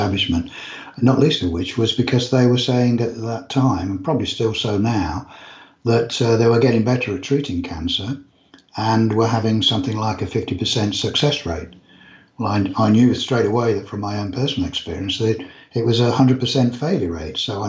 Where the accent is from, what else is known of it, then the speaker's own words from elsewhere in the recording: England, United Kingdom; Yes, we're English, and we're in the UK.